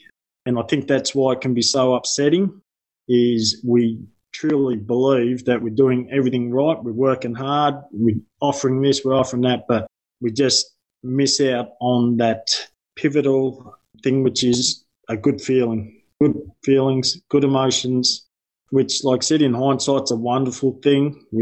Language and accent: English; Victoria, Australia; I'm from the Yarra Valley. Very similar to Brian, married 25 years, 4 kids.